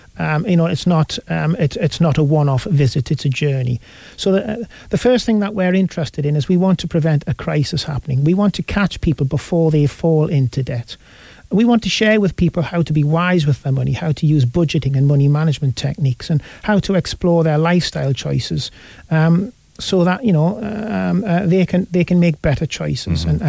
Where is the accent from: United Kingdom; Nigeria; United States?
United Kingdom; North East England; accent: Geordie; And you can tell I'm a Geordie, I'm not from this area